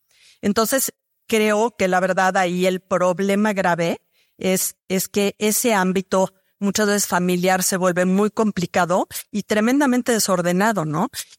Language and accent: Spanish; Mexico; lo que es muy padre pensar como mexicanos es que tenemos estas grandes empresas familiares